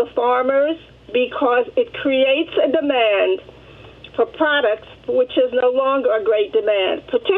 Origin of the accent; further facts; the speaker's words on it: New York City, New York, United States; I grew up in Harlem, which is a mixed income area. We have people on welfare living there, and we had lawyers living there, or have.